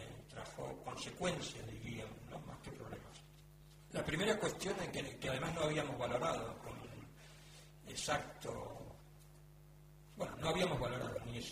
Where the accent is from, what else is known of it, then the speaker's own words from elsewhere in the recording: Bahía Blanca, Buenos Aires Province, Argentina; que los dos somos de Bahía Blanca